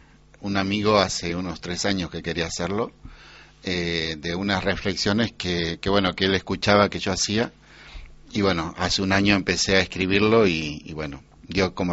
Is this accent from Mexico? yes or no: no; Argentina; now in Riopar, Spain; Mi acento muy manchego. Un argentino.